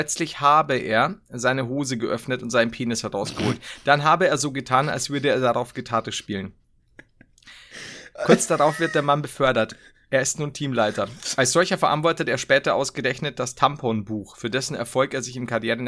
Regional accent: Bavaria, Germany; ich kann sie nie aussprechen, gerade als Bayer nicht.

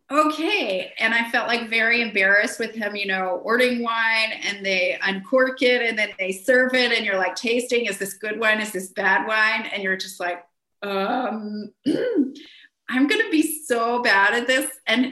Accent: Asheboro, North Carolina, United States; I'm from Asheboro, North Carolina. So Asheboro is a dry town.

